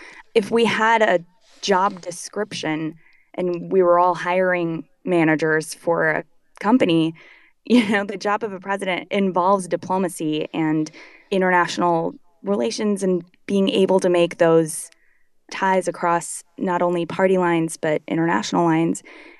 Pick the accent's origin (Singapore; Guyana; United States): Singapore; also born or lived in Japan; I grew up in Japan and Singapore. I went to international schools my whole life.